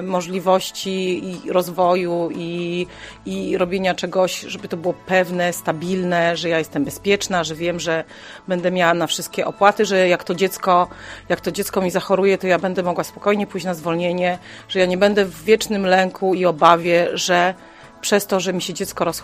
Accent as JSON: {"language": "Polish", "region": "Opole Voivodeship", "country": "Poland", "said": "jestem ze wsi podopolskiej"}